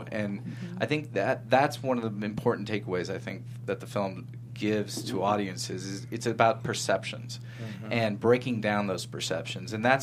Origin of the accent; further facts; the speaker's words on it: California, United States; I grew up in Northern California, and I had, you know, just perceptions of South L.A.